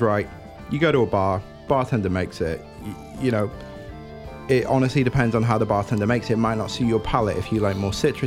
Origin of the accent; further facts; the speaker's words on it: England, United Kingdom; I'm English.